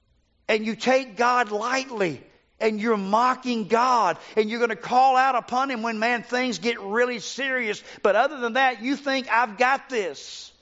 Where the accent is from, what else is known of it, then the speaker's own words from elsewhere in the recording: the South, United States; born there; deep-fried southern environment where everybody is a Christian because I was born in the South.